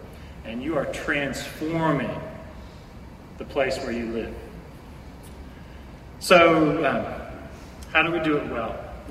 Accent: California, United States; And I'm from Central California, right?

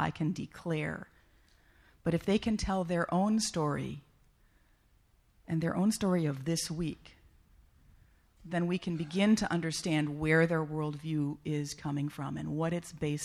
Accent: Minnesota, United States; I'm from Minnesota, you can tell by the way I talk funny.

